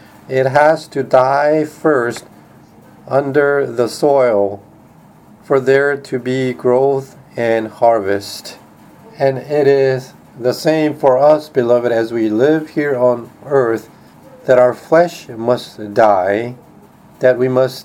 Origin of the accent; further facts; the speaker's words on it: South Korea; English is a second language; now in United States; when I came to the States from Korea, I had to go through many difficulties of working and living among the people, struggling against the language barrier